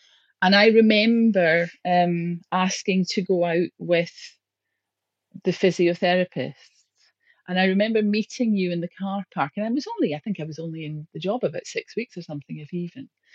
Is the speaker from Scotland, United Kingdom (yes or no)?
yes; Glasgow, Scotland, United Kingdom; born there; I am the Chief Executive of Ashgate Hospice. I was born in Glasgow in 1965.